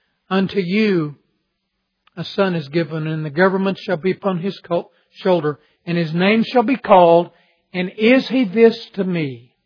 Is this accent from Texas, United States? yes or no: yes; Texas, United States; I have vivid memories of Christmas time growing up in West Texas.